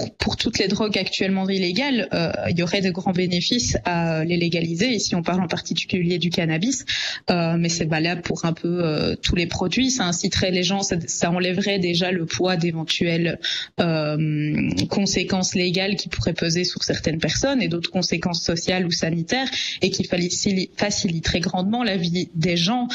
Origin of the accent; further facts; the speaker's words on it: Belgium; la drogue qui reste la plus consommée chez nous en Belgique